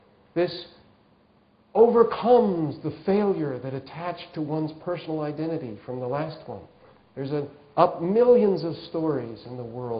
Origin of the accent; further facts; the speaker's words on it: California, United States; but I'm from Southern California, and I once woke up and there was a rattlesnake